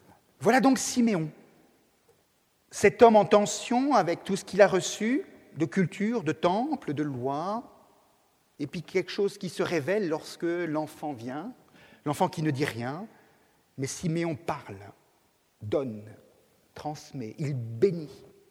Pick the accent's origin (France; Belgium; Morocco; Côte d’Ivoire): France; peut-être en tant que Français, républicain, je suis très attaché à cette école qui m'a construit